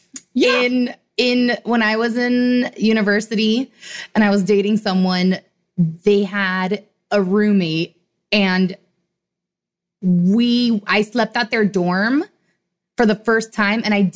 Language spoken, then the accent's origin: English; Miami, Florida, United States; I'm from Miami. Hello.